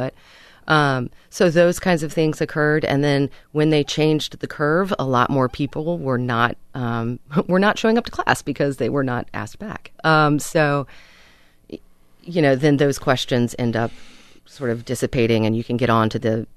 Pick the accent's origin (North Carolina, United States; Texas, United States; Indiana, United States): North Carolina, United States; Charlotte; I own my own business. I live in Charlotte. I'm from Charlotte.